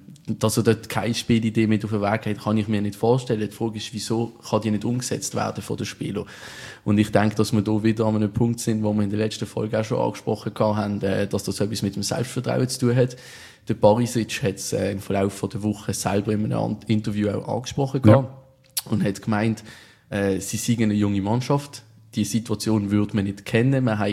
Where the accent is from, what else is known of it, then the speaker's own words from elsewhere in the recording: Basel, Basel-Stadt, Switzerland; als Basler